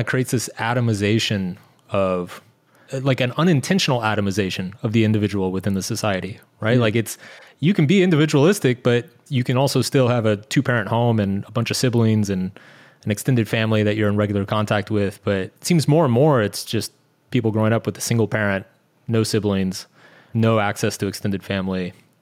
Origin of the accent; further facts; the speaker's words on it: United States; It was interesting living in those cultures because as an American